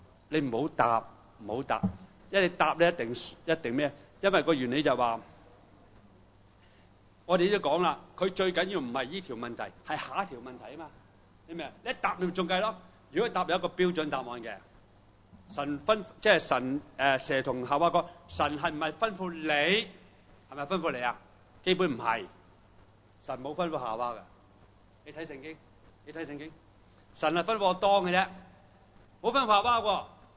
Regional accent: China; 即係我用我係中國人嘅龍先啦嚇。

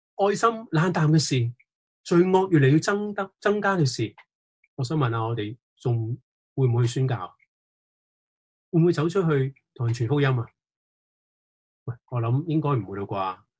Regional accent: Hong Kong; 但系实际上我哋香港人都唔系叫饥荒嘅，但系喺我过去二十年喺唔同嘅国家去生活嘅时候咧，特别去到非洲啊

